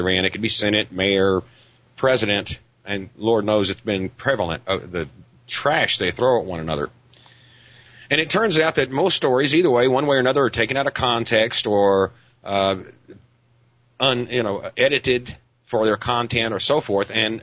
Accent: Odessa, Texas, United States; In my hometown of Odessa, Texas, there's huge amounts of oil.

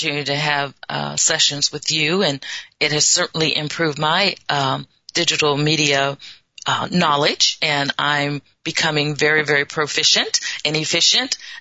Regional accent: South Dakota, United States; we're both from South Dakota, and you guys are getting snow, and I'm in California, so I'm kind of warm right now.

